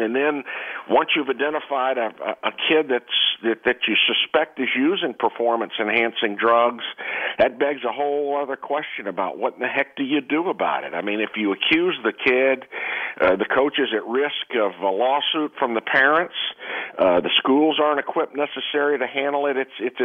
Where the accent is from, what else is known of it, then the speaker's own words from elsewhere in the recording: Texas, United States; I'm from Texas.